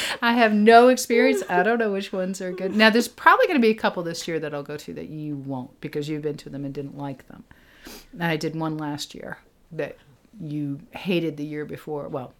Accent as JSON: {"language": "English", "town": "Boston", "region": "Massachusetts", "country": "United States", "said": "I'm from Boston. Talk about potholes."}